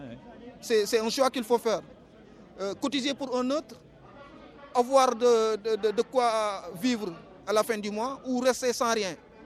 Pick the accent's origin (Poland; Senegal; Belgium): Senegal; now in France; Je viens du Sénégal.